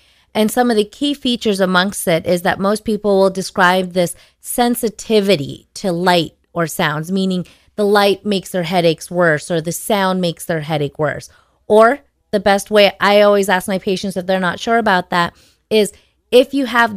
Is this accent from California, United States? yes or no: yes; San Diego, California, United States; I'm California homegrown. I was born and raised in California. I did most of my grade school when I was in San Diego.